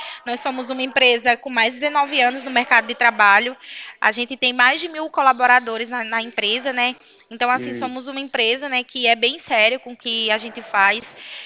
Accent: Pernambuco, Brazil; Eu sou do Pernambuco também.

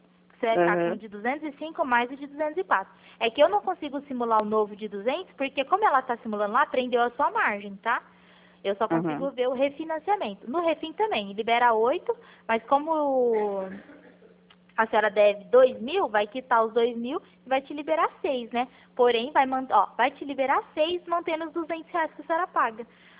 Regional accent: Pirassununga, São Paulo, Brazil; eu sou de Pirassununga.

